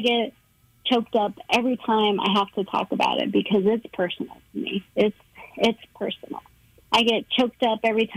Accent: United States; I am a Native person. I am Native American. I am a proud citizen of the Navajo Nation. I had come from a strong lineage of matriarchs. My people suffered. My family suffered.

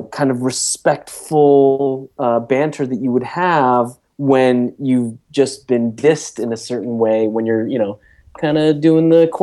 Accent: United States; as an American, we would understand it.

